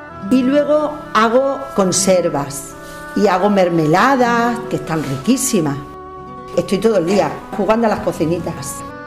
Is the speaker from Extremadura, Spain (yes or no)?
yes; Navalmoral de la Mata, Extremadura, Spain; Nací en Navalmoral y siempre he vivido aquí.